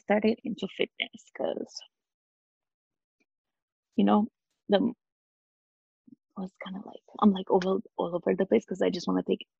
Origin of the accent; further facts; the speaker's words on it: Romania; English is a second language; Yeah, it was a bit hard because I didn't speak English. So throughout high school, I had 0 friends, so I was always a loner. So I mean, I was used to it, so I didn't really care, which was funny because like back in Romania